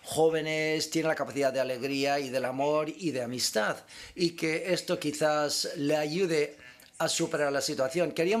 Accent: Hackney, London, United Kingdom; Yo soy de Hackney, de Londres, Islington

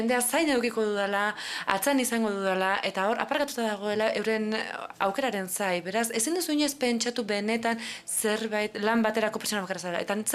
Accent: Paraguay; ni Paraguaitik nator, hemen txe, nago. Paraguaitik nator

